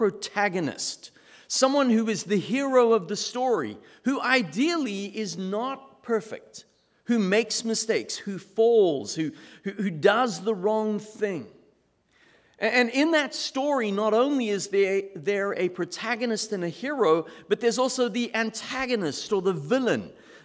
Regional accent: South Africa; I grew up in South Africa. I was born and raised in South Africa. I grew up during the apartheid era, the separation acts. I went to an all-boys, whites-only school.

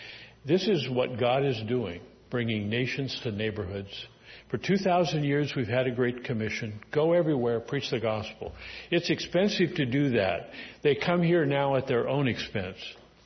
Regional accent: Bellingham, Washington, United States; I grew up in the West Coast, just east of Bellingham, where I was born many years ago.

